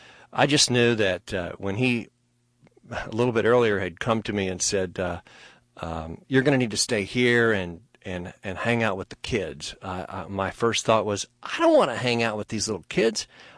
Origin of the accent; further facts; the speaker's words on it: Tyler, Texas, United States; also born or lived in Houston; I grew up mostly in the Houston area and in East Texas various